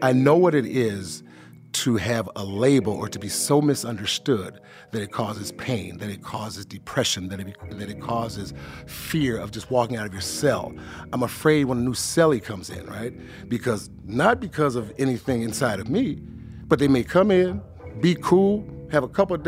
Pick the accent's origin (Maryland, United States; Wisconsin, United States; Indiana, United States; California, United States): Wisconsin, United States; Milwaukee; been to Milwaukee, I'm from Milwaukee, Wisconsin